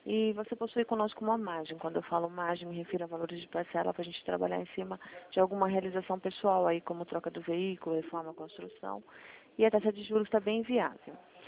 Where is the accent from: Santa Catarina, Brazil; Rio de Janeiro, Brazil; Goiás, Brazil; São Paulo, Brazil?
São Paulo, Brazil; Sorocaba; consultora financeira do Santander. A minha família é de Taquarituba. Eu sou de Sorocaba.